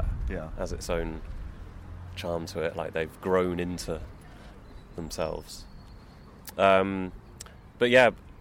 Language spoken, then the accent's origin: English; Solihull, West Midlands, United Kingdom; I grew up in Solihull, which is just far enough away from Birmingham to not really need to go in very often, because you've got all your everything you need in Solihull.